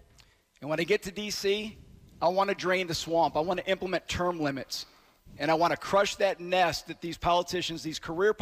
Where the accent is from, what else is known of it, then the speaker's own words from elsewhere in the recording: Monroe, Georgia, United States; Yep, I'm from Walton County, Monroe, Georgia.